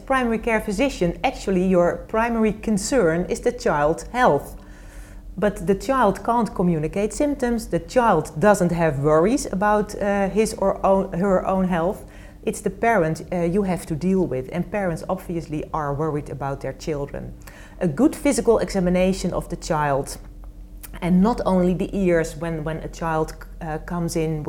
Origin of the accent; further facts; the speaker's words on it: Netherlands; English is a second language; I am from the Netherlands.